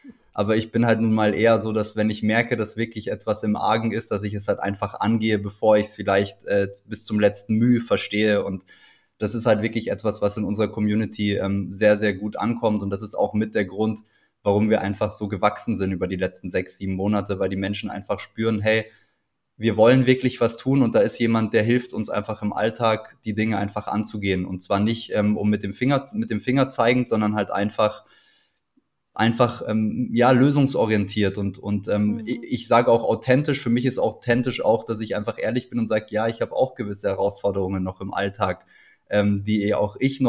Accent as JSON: {"language": "German", "town": "Munich", "region": "Bavaria", "country": "Germany", "tie": "born there", "lives_now": "Berlin, Germany", "said": "Ich bin 32 Jahre alt, gebürtiger Münchner, lebe mittlerweile in Berlin"}